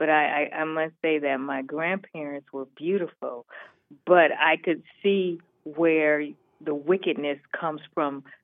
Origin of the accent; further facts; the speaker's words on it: United States; you know, I'm from the States. I just over here from the States.